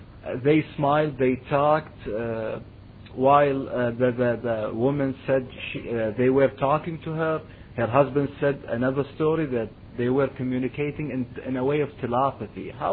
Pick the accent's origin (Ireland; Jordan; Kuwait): Kuwait; I'm from Kuwait, far away from the United States.